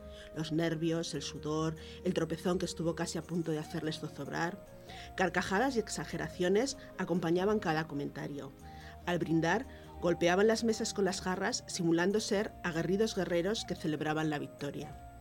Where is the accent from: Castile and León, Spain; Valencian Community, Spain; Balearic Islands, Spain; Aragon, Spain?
Aragon, Spain; Zaragoza; born there; Y yo ya nací en Zaragoza, realmente. Son mis padres y mis hermanos los que son de Borovia.